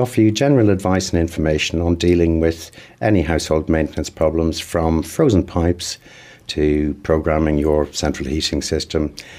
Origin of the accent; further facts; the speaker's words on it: Ireland; I come from Ireland. Extended families still is the system that operates in Ireland.